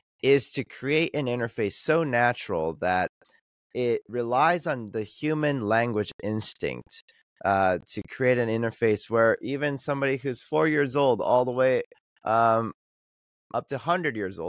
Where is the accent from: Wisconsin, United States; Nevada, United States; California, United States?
California, United States; Los Gatos; my hometown from California is Los Gatos, the mountain lions.